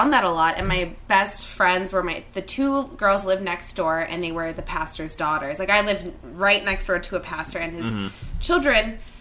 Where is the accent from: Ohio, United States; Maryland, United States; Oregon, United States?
Oregon, United States; Canby; Or just, like, growing up in Oregon even was, like, a very religious town that I grew up in. Canby, Oregon.